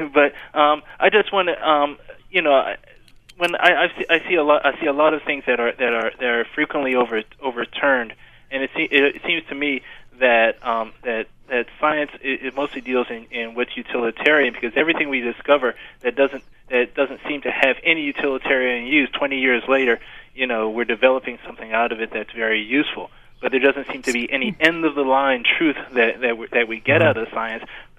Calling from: Washington, District of Columbia, United States; Hi, I'm calling from the District of Columbia

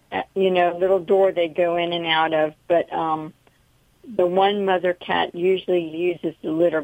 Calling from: Crescent City, Florida, United States; I'm calling from Crescent City, Florida.

